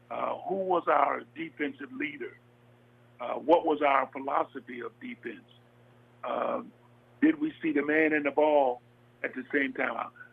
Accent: Michigan, United States; and I was from Michigan, and away I went to New York.

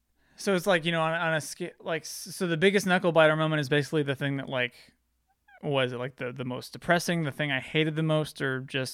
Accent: Texas, United States; moved away; I mean, because I'm from Texas, where I remember when I moved here, you know, people were telling me, oh, you probably want to, like, you know, have a gun and all that kind of stuff.

